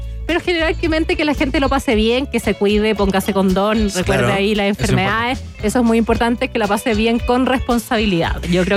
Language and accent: Spanish; Antofagasta, Chile; born there; Yo nací en Antofagasta, así que ¿ya? Me iba harto a recorrer ahí el norte del país.